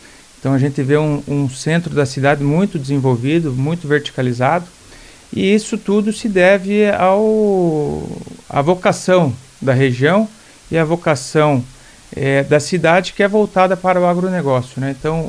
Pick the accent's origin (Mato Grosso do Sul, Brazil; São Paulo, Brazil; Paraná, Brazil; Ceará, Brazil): Paraná, Brazil; Cascavel; eu como cascavelense nato, né, nasci ali no Hospital Policlínica, né, e vi desde pequeno o desenvolvimento da cidade, né?